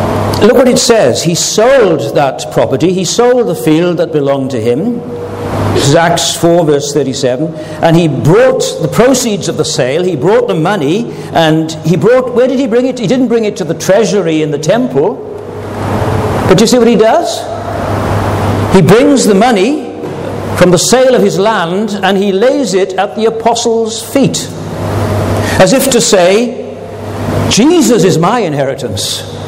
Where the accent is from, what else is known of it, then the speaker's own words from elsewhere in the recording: Wales, United Kingdom; And I come from Wales, the South Wales valleys, the coal mining valleys.